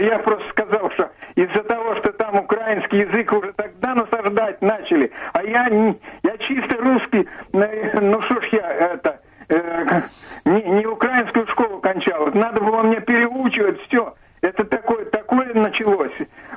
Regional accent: Moscow, Russia; Я из Москвы, я сейчас в Москве живу, но я хотел рассказать свою историю, как я хотел вернуться на свою родину.

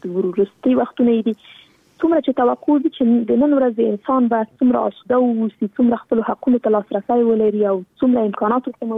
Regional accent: Afghanistan; born or raised there

